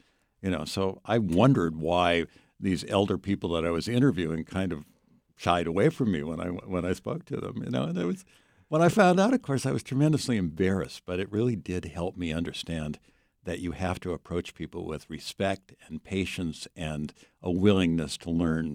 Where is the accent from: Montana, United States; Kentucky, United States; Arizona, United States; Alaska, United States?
Alaska, United States; Even though I came from Alaska myself, and I should have known better